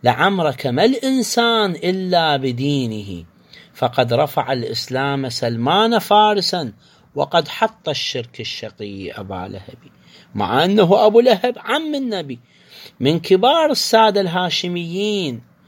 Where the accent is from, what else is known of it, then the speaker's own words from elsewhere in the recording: Iraq; عندنا في العراق